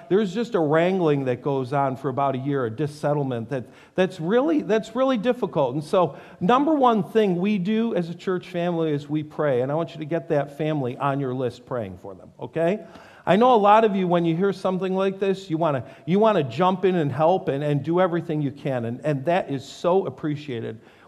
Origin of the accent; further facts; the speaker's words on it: New York, United States; My home state, New York, is known for people who talk fast.